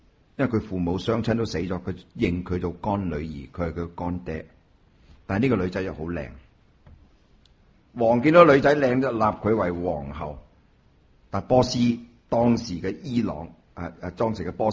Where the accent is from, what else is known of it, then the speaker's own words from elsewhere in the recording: China; 在医学院读书的时候，我得我一个中国人